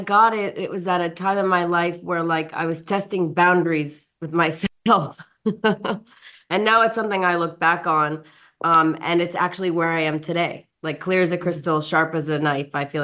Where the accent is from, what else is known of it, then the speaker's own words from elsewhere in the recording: Long Island, New York, United States; I'm from Long Island too.